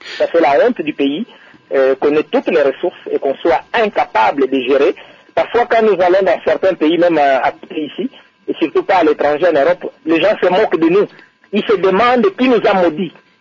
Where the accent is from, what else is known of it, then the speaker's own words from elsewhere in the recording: Kongo Central, DR Congo; Moi, je suis du Bas-Congo ici, je suis en Banzangou.